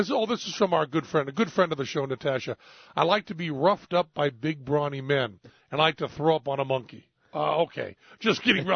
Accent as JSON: {"language": "English", "region": "New England", "country": "United States", "said": "I'm from New England. I don't like to be touched."}